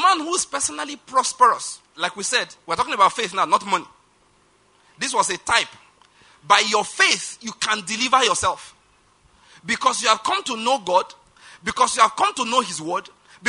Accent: Ondo, Nigeria; I'm from Mondo State. My father was from Owo. My mother from the same place.

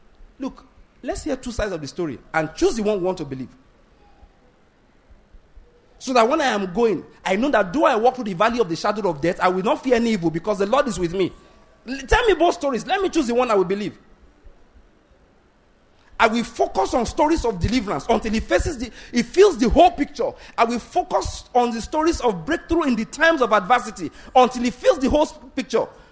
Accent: Nigeria; born there; I don't care that I was born in Nigeria.

